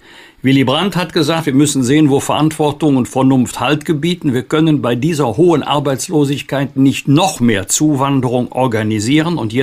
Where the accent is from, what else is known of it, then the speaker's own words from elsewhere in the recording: North Rhine-Westphalia, Germany; Im Rheinisch-Bergischen Kreis, in meiner Heimat, ist es 5,5%.